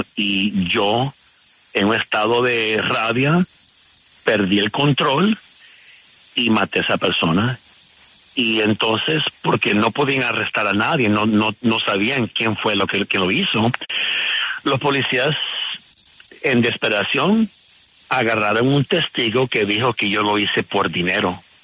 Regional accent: Colombia; Sí, mi familia son colombianos. Somos de Barranquilla y Santa Marta, donde yo pasé mucha de mi niñez en las vacaciones, y mis padres y mi familia todos están en Colombia.

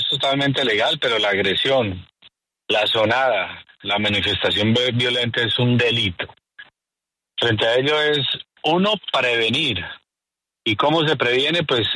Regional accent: Colombia; Aquí somos colombianos

